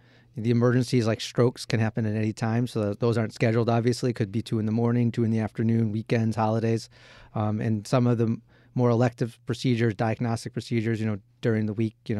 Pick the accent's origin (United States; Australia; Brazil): United States; Chicago, Illinois; So I'm a Midwesterner. I grew up in Chicago.